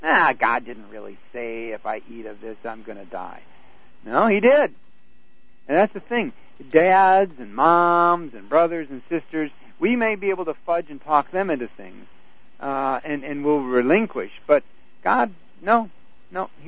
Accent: Wisconsin, United States; I grew up in Wisconsin, where there's a lot of dairy going on

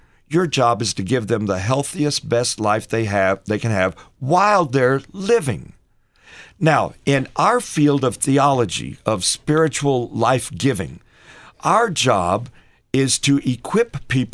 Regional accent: Texas, United States; No, the better answer is because I'm from Texas.

